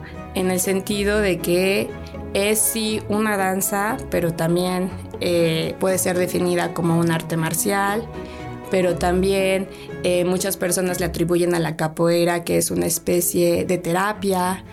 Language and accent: Spanish; Cuernavaca, Morelos, Mexico; yo nací aquí en Cuernavaca y he vivido aquí en Cuernavaca durante estos años.